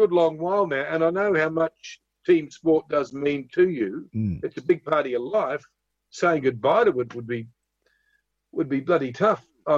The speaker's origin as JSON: {"language": "English", "country": "New Zealand", "lives_now": "Adelaide, Australia", "said": "Oh, I'm from New Zealand, I love playing rugby."}